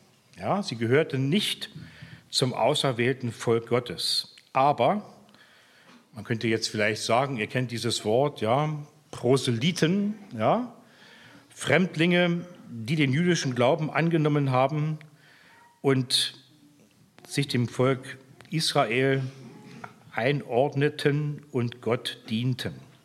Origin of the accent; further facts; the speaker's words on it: Oranienburg, Brandenburg, Germany; Wenn bei uns in Oranienburg damals, wo ich eigentlich herstamme